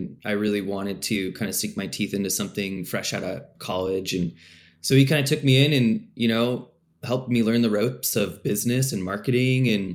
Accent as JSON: {"language": "English", "town": "Puyallup", "region": "Washington", "country": "United States", "tie": "born or raised there", "said": "Growing up in Puyallup, you know, you'd think you'd take a weekend trip up north sometime, but we never did. Seattle is pretty much as far as we ever explored."}